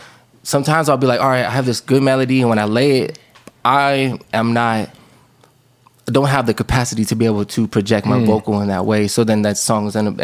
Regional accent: Oceanside, California, United States; how it was for me growing up in Oceanside.

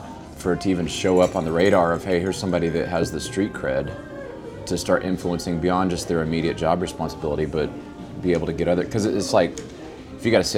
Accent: Texas, United States; But I'm from West Texas, and out there those cars aren't worth anything in a cotton field

